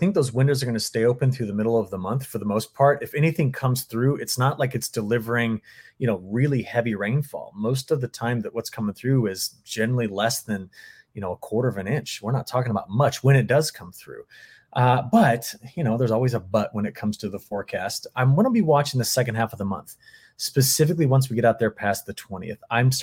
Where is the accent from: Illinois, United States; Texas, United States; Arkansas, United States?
Illinois, United States; like right here in my home state of Illinois, I'm going to a harvest festival over in Springfield